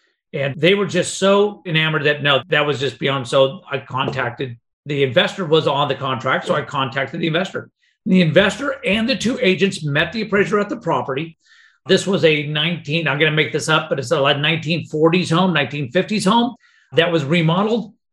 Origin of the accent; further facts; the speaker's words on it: Arizona, United States; I'm going to repeat one that happened to take place in my home state of Arizona